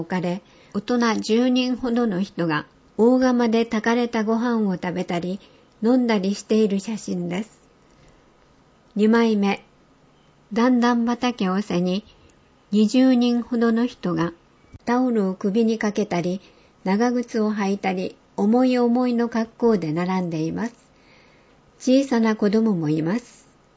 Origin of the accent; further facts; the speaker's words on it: Miyaki, Saga, Japan; みやき町で生まれ育った私にとって、この地区は子供の頃に遊んで慣れ親しんだ特別な場所